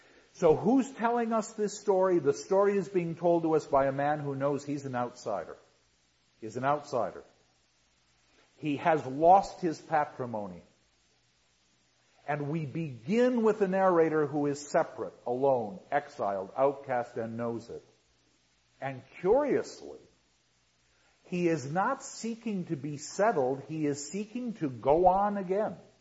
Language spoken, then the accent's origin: English; United States; and I'm speaking as an American